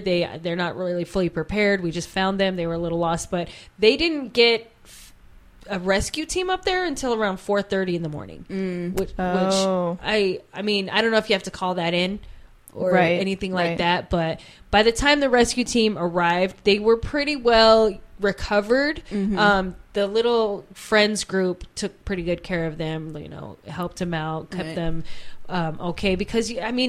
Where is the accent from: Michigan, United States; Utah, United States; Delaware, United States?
Utah, United States; I'm from Utah, and they're at like 2,000, 2,500 or 3,000 feet, and here we're like at 20.